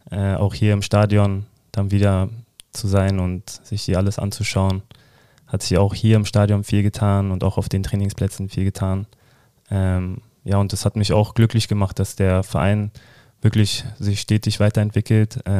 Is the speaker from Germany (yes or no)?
yes; Berlin, Germany; now in Magdeburg, Germany; Meine Heimat ist Berlin, aber Magdeburg ist mein Zuhause und ich fühle mich hier auch so.